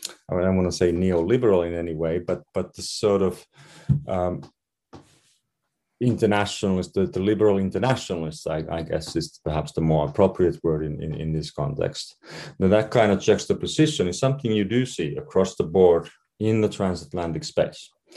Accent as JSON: {"language": "English", "country": "Finland", "second_language": "English", "said": "My own country, I'm from Finland"}